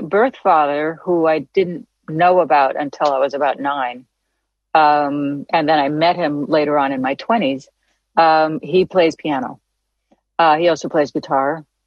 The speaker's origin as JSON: {"language": "English", "town": "Santa Monica", "region": "California", "country": "United States", "tie": "born there", "said": "I was born in Santa Monica, California. I have very few memories of that first part of my life."}